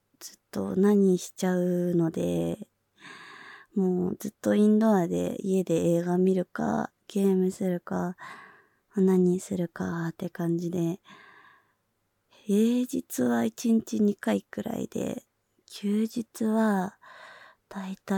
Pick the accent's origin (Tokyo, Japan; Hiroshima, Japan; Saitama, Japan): Saitama, Japan; 出身地は埼玉で、新人声優です。